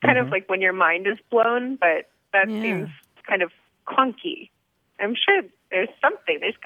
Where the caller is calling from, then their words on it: Brooklyn, New York, United States; I'm calling from New York.